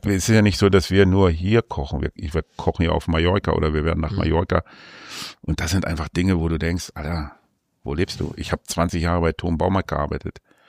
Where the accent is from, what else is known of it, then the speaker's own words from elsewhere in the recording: Weißwasser, Saxony, Germany; ich komme aus Sachsen.